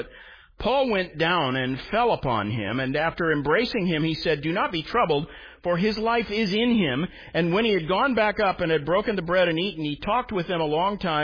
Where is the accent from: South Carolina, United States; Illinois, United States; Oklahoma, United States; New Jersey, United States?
Oklahoma, United States; Tulsa; And I grew up in Tulsa, Oklahoma, and my best friend was the son of a famous charismatic faith healer.